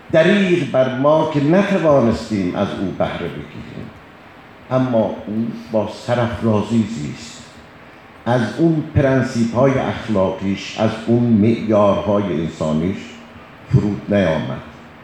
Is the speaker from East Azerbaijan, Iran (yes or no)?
yes; Tabriz, East Azerbaijan, Iran; وقتی میفهمیدم من از تبریزم،